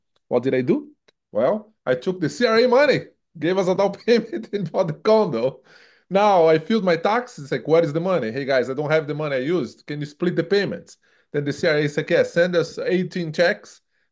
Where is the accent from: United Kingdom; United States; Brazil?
Brazil; São Paulo; English is a second language; now in Canada; So growing up in Brazil, and I came from São Paulo, which is the largest city in the South Hemisphere, and very dynamic city. But I grew up in the hood, like hood.